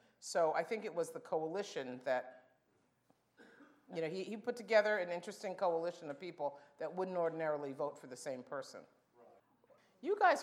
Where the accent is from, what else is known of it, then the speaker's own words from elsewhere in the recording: New Jersey, United States; I'm from New Jersey. I live in upstate New York, but I'm from New Jersey.